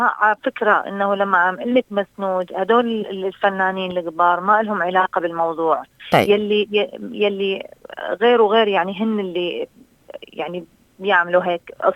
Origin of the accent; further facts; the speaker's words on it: Iraq; first language Assyrian; Arabic is a second language; بتعرفي انا لغتي الام هي الاشوريه من صحيح. شمال العراق.